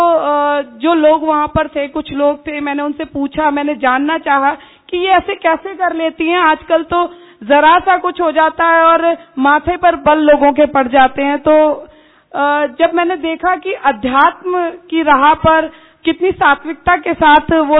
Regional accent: Faridabad, Haryana, India; मैं हरियाणा के फरीदाबाद से आती हूँ

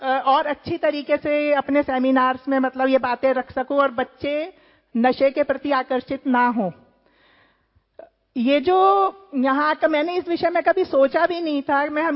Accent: Ghaziabad, Uttar Pradesh, India; और मैं गाजियाबाद से आई हूं.

